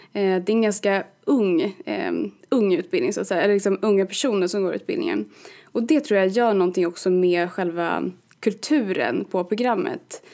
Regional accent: Falun, Dalarna County, Sweden; jag kommer ursprungligen från Falun. Tyvärr så hör ingen det på min dialekt, vilket jag alltid är så besviken över.

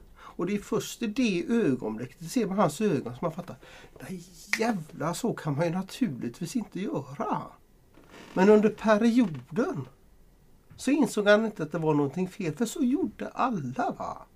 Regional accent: Gothenburg, Västra Götaland County, Sweden; Vi kan se det i Göteborg, vi som är göteborgare kan ju se att till exempel Norra Älvstranden är ju ändå bebyggd, va?

